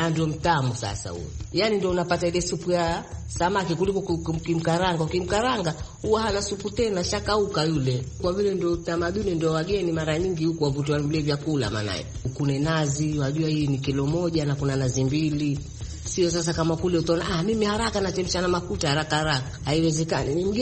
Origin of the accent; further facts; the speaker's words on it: Wasini, Kwale County, Kenya; born there; Mimi nimezaliwa Wasini, mpikaji vyakula vya asili.